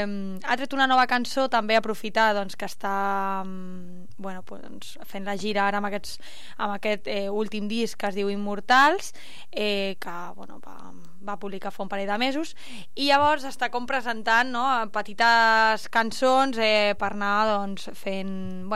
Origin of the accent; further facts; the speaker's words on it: El Prat de Llobregat, Catalonia, Spain; En origen, sóc del Prat.